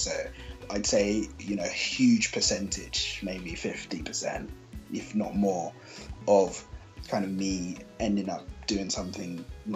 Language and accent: English; London, United Kingdom; I am 27 years old. I am from London originally, grew up in London, but I'm originally from Nigeria